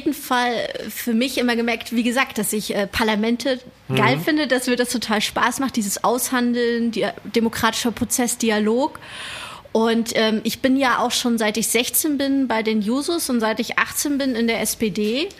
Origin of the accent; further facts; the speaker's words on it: East Germany, Germany; ich komme ja auch aus Ostdeutschland